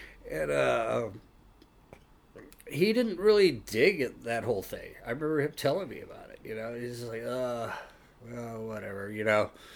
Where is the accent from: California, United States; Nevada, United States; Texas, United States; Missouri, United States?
Texas, United States; Beaumont; born there; No. I was born in Beaumont.